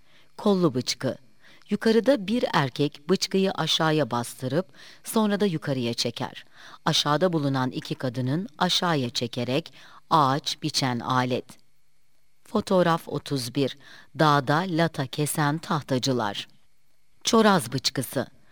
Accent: Günlükbaşı, Muğla, Turkey; born there; Ben 1951 yılında günlük başında doğdum.

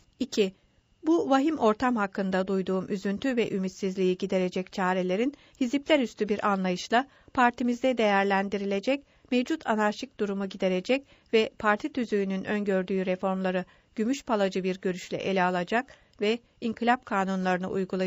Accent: Ankara, Turkey; Ben Ankaralıyım.

